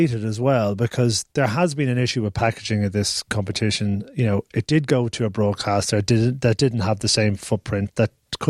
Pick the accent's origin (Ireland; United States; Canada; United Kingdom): Ireland; I come from Ireland